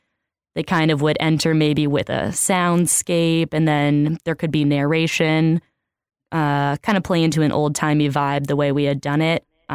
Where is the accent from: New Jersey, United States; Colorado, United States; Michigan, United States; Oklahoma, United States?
Colorado, United States; Denver; No, I'm from Denver.